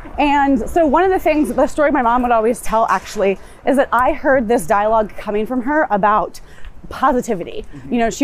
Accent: Santa Monica, California, United States; born there; Okay, I was born in Santa Monica, California.

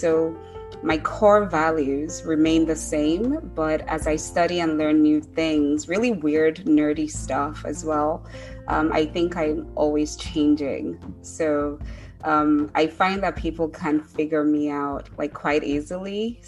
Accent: Nigeria; now in United States; So I'm originally from Nigeria, Oh, wow. Basically. Yeah. And I live in the New York metro area right now for the last like 15, 16 years or so.

